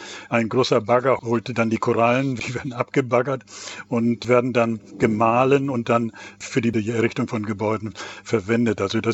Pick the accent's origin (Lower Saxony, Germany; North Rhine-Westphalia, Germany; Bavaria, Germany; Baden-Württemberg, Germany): Lower Saxony, Germany; Also ich habe vorhin gesagt, ich komme aus dem Emsland.